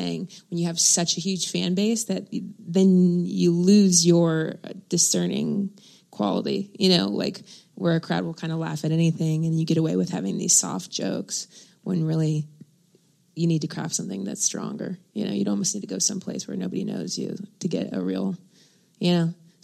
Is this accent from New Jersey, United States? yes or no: no; Dayton, Ohio, United States; I just did the Dayton Funny Bone in February, which is my hometown in Ohio.